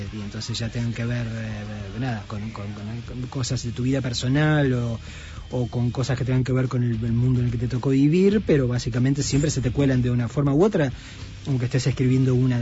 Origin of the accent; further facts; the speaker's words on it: Argentina; Nosotros somos el país de Borges, de Cortázar